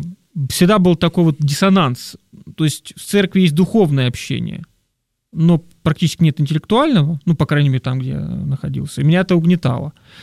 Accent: Lviv, Lviv Oblast, Ukraine; чай не в Москве я родился, может, в Москве здесь ситуация другая, но, в принципе, она чуть отличается, даже в том же Львове я просто вырос в церкви еще более провинциальной.

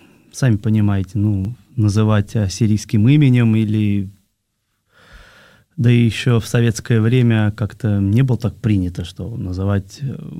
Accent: Moscow, Russia; born there; Родился я в Москве, вот, в обыкновенной семье.

